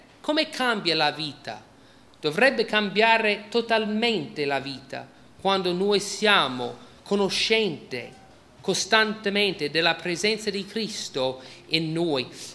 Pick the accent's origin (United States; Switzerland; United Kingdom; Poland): United States; e loro dicono che sono diverso perché sono americano, non sono italiano. E la differenza fra me e loro è che loro sono italiani e io sono americano.